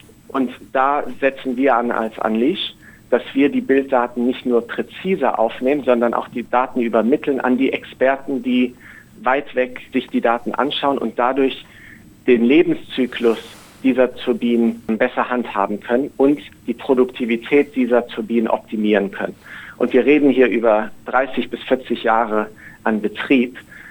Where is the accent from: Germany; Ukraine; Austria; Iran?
Germany; Bonn, North Rhine-Westphalia; also born or lived in Munich; now in Australia; daher bin ich im Herzen Australier. Und als Familie sind wir hier sehr glücklich. Allerdings bin ich aufgewachsen in Bonn und in München, also Rheinländer, und dann nach München gezogen